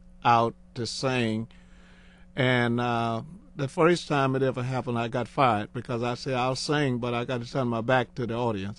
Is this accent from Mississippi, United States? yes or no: no; Louisiana, United States; I'm from Louisiana, they cooks a lot, boil food down there.